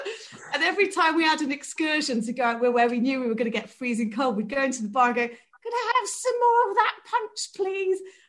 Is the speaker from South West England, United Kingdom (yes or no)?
yes; Bristol, South West England, United Kingdom; I'm from Bristol